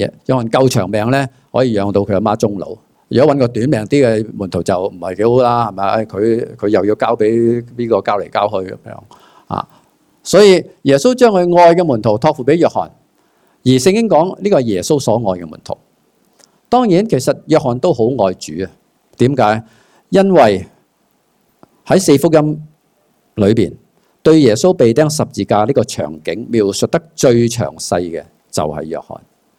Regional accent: Hong Kong; 应该我哋香港人点讲啊

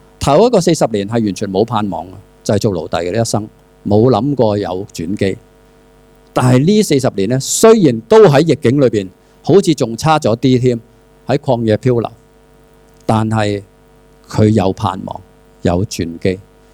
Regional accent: Hong Kong; 哇，好啊，这个人可以领导我们香港人啊，领导我们中国人啊

